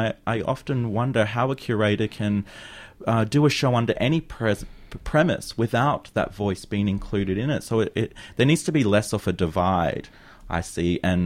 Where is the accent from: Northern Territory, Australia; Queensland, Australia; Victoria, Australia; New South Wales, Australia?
Queensland, Australia; I'm from North Queensland.